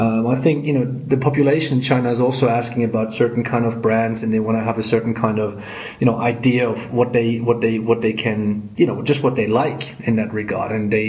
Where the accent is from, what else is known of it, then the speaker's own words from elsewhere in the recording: Germany; obviously I'm from Germany